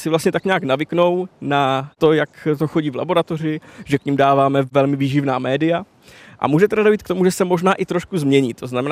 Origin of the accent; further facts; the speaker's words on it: Moravian-Silesian Region, Czechia; protože já pocházím z Pobeskycka